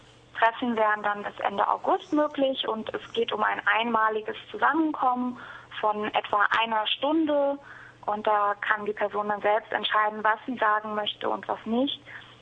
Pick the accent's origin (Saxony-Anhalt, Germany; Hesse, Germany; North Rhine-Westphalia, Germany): Hesse, Germany; Marburg; Ich komme aus Marburg, bin Masterstudentin dort der Religionswissenschaft